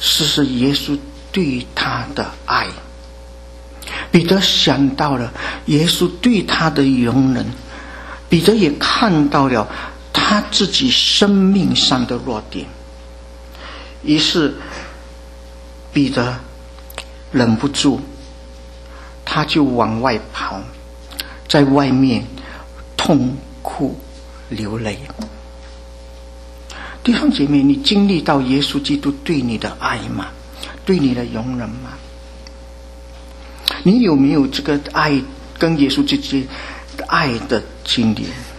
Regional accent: China; 特别对我们来说，我们中国人很爱面子。

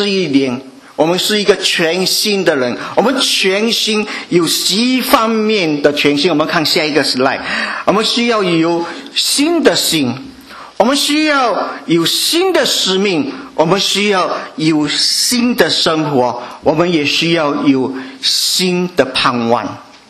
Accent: China; 我们中国人的风俗习惯，一年结束的时候，我们将会来一个大扫除。

